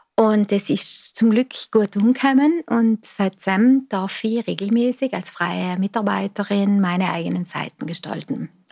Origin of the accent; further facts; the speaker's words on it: South Tyrol, Italy; haben wir als Südtiroler schon so Alben mitgebracht